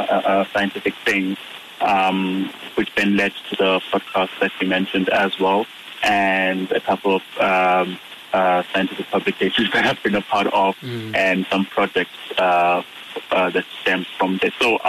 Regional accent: South Africa; growing up in South Africa, you have that idea that things that are technological or scientific, they're not for us. They're not for us, black people.

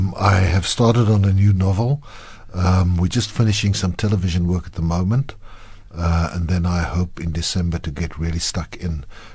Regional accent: South Africa; first language Afrikaans; English is a second language; Well, for me, writing is hard enough in Afrikaans, which is my mother tongue.

